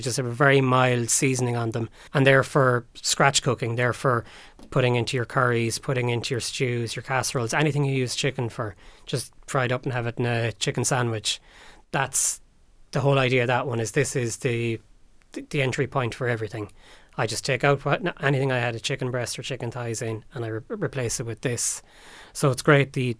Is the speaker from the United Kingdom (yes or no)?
no; Munster, Ireland; I was from Kerry